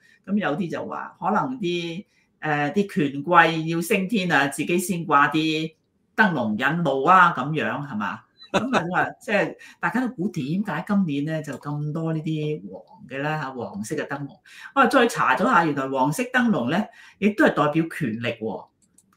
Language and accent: Cantonese; China; 即係紅色冇錯嘅，即係我哋中國人都喜慶嘅，都係用紅色，但係唔係紅到咁樣嘅地步。真係紅到係乜嘢都係紅，冇咁樣做法嘅。喺中國，我哋即係過年都會有啲嘢紅色